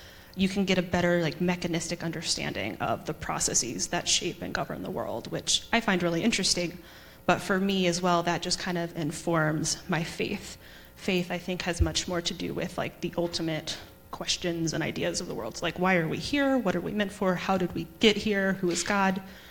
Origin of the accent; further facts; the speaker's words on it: Kentucky, United States; So I grew up in the church. I'm from Kentucky, so I came from a pretty conservative church.